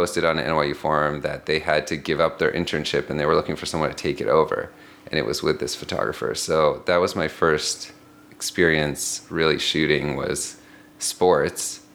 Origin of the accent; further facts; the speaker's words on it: Irvine, California, United States; An hour south. I'm from Irvine.